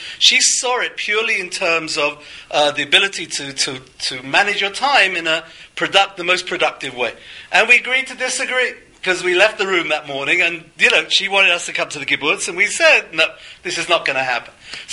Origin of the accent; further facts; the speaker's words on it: England, United Kingdom; it's kind of difficult for me as an Englishman to get used to calling anyone like that by her first name